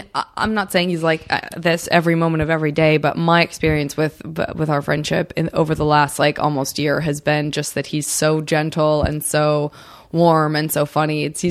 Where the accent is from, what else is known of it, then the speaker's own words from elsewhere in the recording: Tucson, Arizona, United States; That's where I'm from. I am from Tucson. And I did go to school in Flagstaff, which is very close to the Grand Canyon.